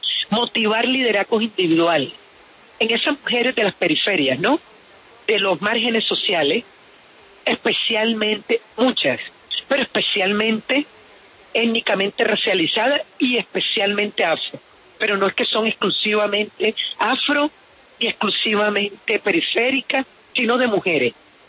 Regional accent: Colombia; soy una mujer negra, ya eso es bastante, y soy mujer y soy colombiana

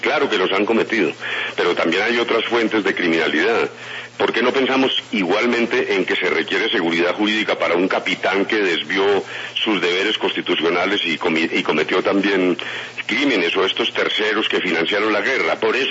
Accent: Colombia; somos colombianos

